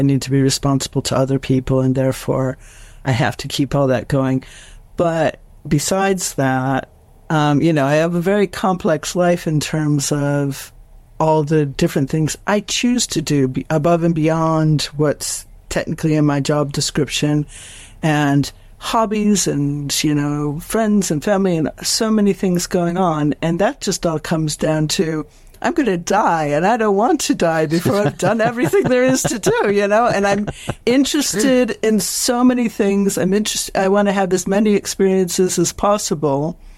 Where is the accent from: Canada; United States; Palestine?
United States; now in United Kingdom; when I track my time, when I talk about organizing things and getting things done, that marks me as very American in the circles I travel in around here.